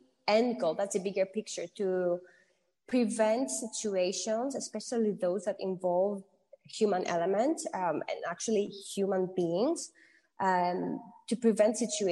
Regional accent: Greece; I am half Greek, half Filipina, but I was born and raised in Greece.

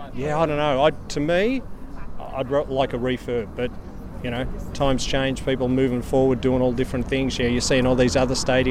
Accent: Melbourne, Victoria, Australia; Melbourne. Australia, yeah.

